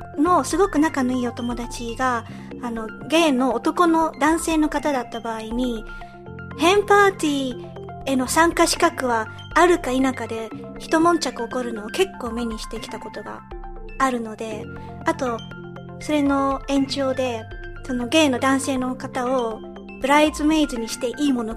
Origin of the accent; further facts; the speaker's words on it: United Kingdom; also born or lived in Japan; 日本生まれイギリス育ちの私たちがロンドンからお送りする